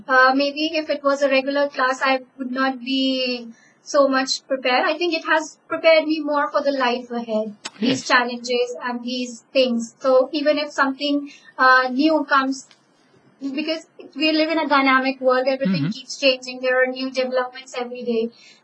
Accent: India

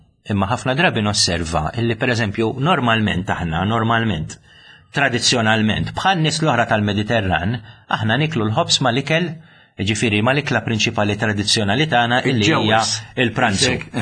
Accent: United Kingdom; now in Malta; jiena ġej mill-Brittanja.

